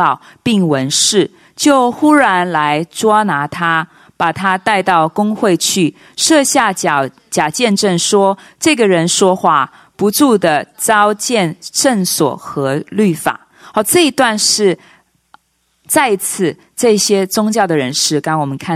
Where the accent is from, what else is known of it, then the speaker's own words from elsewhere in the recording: Hong Kong; accent: Taiwanese; also born or lived in China; 包括我自己，我是从中国跟香港来，但是我的口音都像台湾人哈。